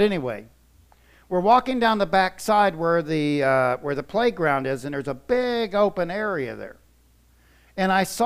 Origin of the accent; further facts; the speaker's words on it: Cape Canaveral, Florida, United States; And I grew up in Cape Canaveral where we launched rockets